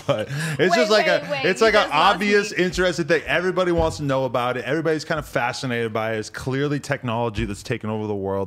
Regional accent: New York City, New York, United States; But as a girl growing up in New York City, you're just taught from a very young age, like, you can

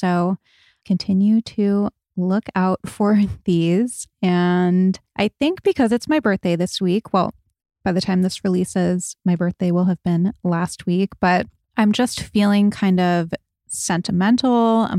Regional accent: Rhode Island, United States; I grew up in Rhode Island. I had a totally normal, totally nice upbringing.

